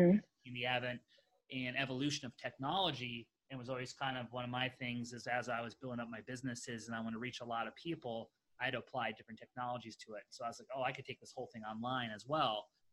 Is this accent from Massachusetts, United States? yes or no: no; Connecticut, United States; also born or lived in Boulder, Colorado; now in San Diego, United States; I grew up in Connecticut, which is basically, I feel like, a giant suburb of New York City.